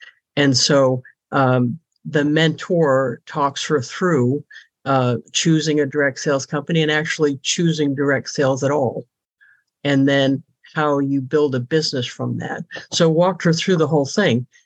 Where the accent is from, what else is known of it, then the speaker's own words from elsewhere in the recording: New England, United States; I'm from New England, so we say wicked instead of very, by the way.